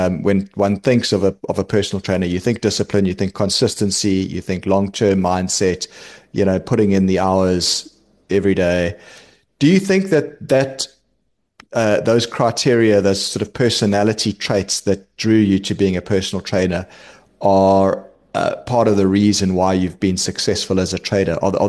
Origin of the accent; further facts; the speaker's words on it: South Africa; So I mean, I'm from South Africa.